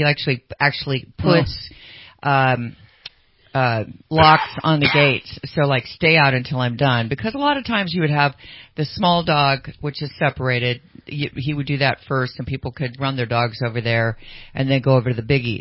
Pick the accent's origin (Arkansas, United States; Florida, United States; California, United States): California, United States; Sacramento; I grew up in Sacramento on the American River. Was my junior through high school, which was Rio Americano area, and right on the river.